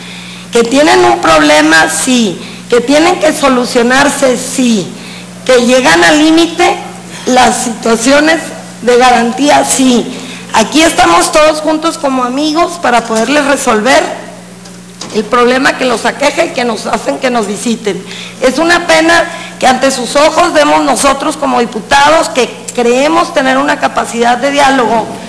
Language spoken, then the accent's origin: Spanish; Acaponeta, Nayarit, Mexico; Soy de Acaponeta, mis padres desde un principio fue sembrador de tabaco, acabó cuando mi madre fue viuda sembrando frijol.